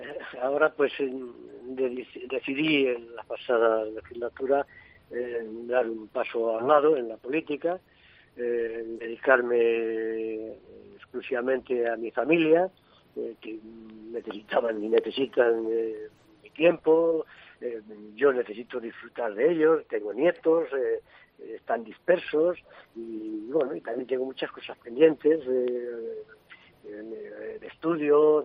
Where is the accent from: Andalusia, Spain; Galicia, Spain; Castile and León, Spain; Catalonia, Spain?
Castile and León, Spain; Ávila; also born or lived in Labrada; en mi pueblo Labrada, en mi ciudad donde prácticamente he vivido pues toda mi vida, en Ávila, y ahora pues vuelvo a mi pueblo y a mi ciudad. Ahí estamos, a caballo, entre Ávila y Labrada.